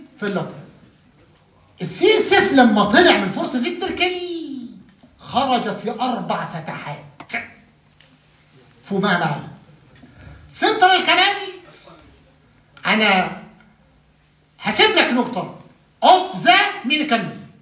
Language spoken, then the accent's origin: Arabic; Egypt; انا عندنا في مصر اسمه القرنبيط